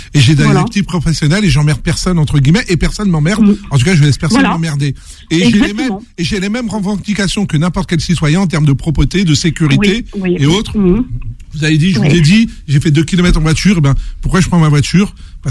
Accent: France; born there; Moi, mes parents sont venus d'Algérie. Mais pour mes enfants, je ne suis pas venu d'Algérie, moi je suis né en France.

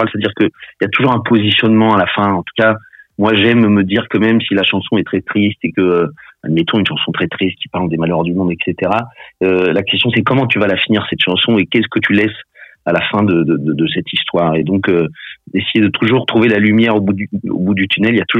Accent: Panama; cette nostalgie de mon enfance au Panama où j'ai vécu un peu entre la mer et la jungle.

